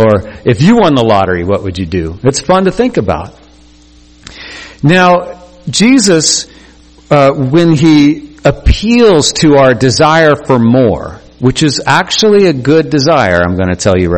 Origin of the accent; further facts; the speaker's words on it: Bend, Oregon, United States; I was raised mostly in Bend, Oregon, and the Deschutes River flows through.